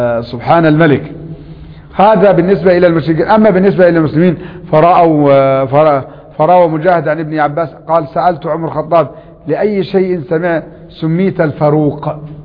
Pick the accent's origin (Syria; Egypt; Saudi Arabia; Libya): Egypt; Upper Egypt; عندنا في قريتنا في الصعيد كان مجموعة من الشباب لا يدخلون مسجدا